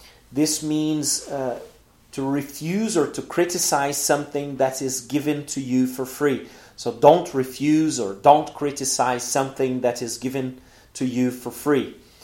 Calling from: Porto Alegre, Rio Grande do Sul, Brazil

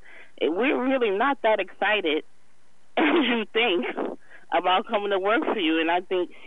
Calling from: Macon, Georgia, United States; I'm calling from Macon, Georgia.

